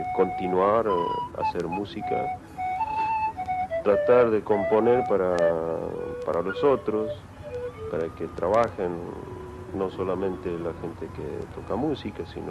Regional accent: Humahuaca, Jujuy, Argentina; now in France; porque mi familia están siempre en mi pueblo, en Humahuaca.

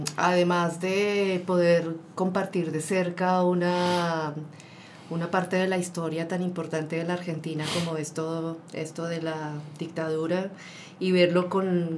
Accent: Colombia; moved away; Volvería a Colombia, por supuesto, mi tierra natal, pero te confieso que la Patagonia me coquetea

